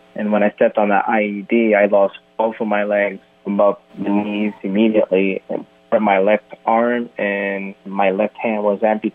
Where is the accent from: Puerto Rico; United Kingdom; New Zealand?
Puerto Rico; born there; Well, I was born in Puerto Rico